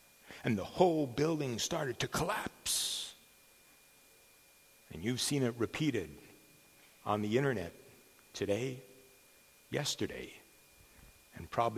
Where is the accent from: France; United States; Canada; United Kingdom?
Canada; also born or lived in Africa; I'm a Canadian from Dutch heritage and German heritage and French heritage, and lived in Africa and work in Central Asia and Europe and all over the place.